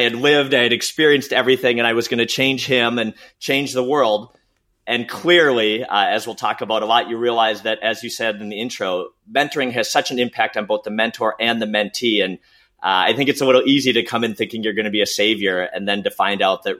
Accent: Saint Paul, Minnesota, United States; And I'm a Minnesota kid. I was born in St. Paul. I've lived most of my life in Minneapolis.

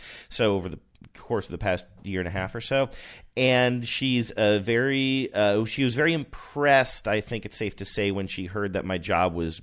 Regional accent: Midwest, United States; I'm like, I am from the Midwest, and I still don't.

